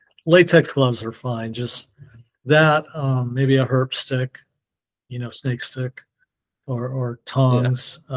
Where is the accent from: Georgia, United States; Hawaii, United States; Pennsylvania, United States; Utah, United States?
Hawaii, United States; When I was growing up in Hawaii, I did a lot of, you know, skin diving, you know, without a tank, snorkeling, spearfishing, all that.